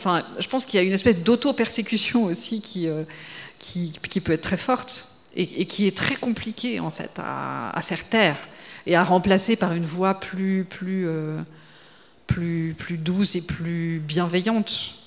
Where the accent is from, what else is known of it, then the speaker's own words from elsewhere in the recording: Geneva, Switzerland; moi, en tant que genevoise, si vous voulez, le calvinisme et tout ça